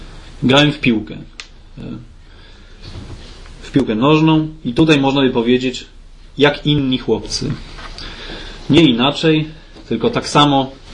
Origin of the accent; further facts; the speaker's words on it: Grand Est, France; Wychowałem się w takim zborze dosyć rodzinnym w Alzacji.